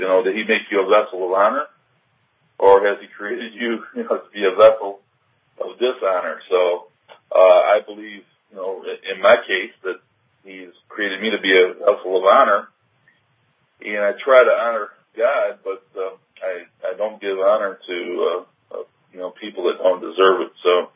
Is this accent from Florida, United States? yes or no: no; Detroit, Michigan, United States; moved away as an adult; now in North Carolina, United States; I'm originally from Detroit, grew up there, was born and raised there. A couple years ago, I moved down here to North Carolina.